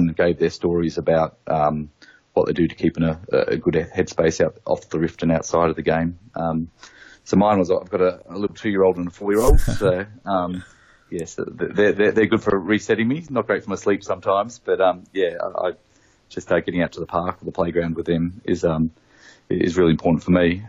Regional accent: Bonnie Doon, Victoria, Australia; I grew up in Bonnie Doon, and there's a film called The Castle that makes fun of my hometown about how simple the folk are.

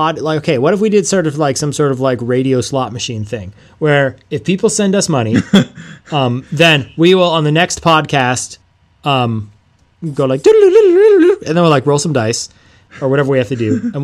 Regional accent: Ontario, Canada

